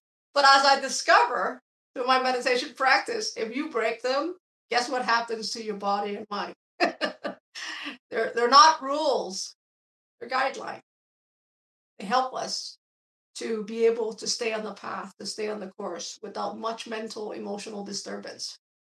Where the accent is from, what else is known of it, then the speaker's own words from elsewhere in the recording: Vietnam; When I was growing up in Vietnam